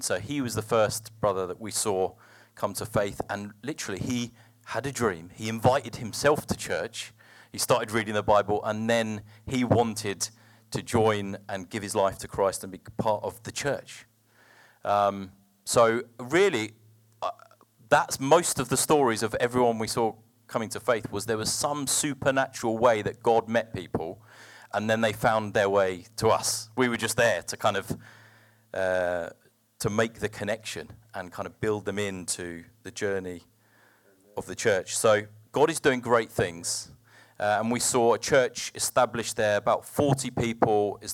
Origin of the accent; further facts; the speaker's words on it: England, United Kingdom; And I think as English people, we're quite lazy on languages. We assume everyone's going to learn English and come to us.